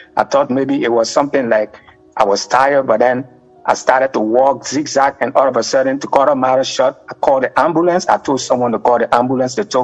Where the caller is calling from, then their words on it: Fort Worth, Texas, United States; I'm calling from Fort Worth, Texas.